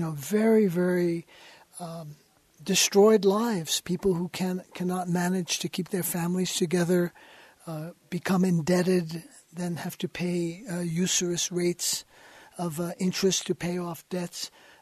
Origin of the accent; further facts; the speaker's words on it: New York, United States; born there; Well, I was born in New York in 1945. My parents were refugees. They came to the United States in 1921. They were survivors of the genocide of the Armenians in Turkey.